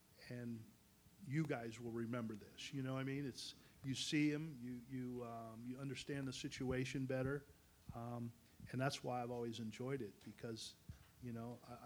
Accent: Florida, United States; And I'm the guy from South Florida, and the Kors people were kind of recommended the Miami Project.

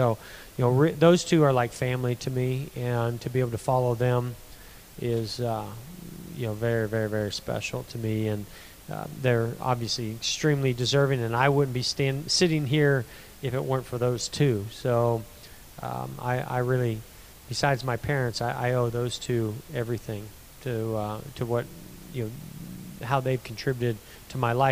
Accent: California, United States; I was a kid from California that was racing sprint cars and midgets in Indiana, and came down to North Carolina.

